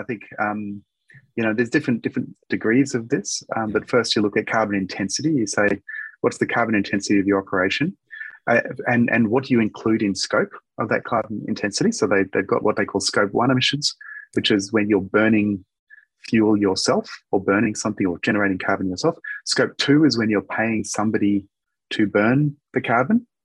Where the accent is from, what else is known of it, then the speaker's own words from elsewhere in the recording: Brisbane, Queensland, Australia; My hometown in Australia, Brisbane, just went through massive floods.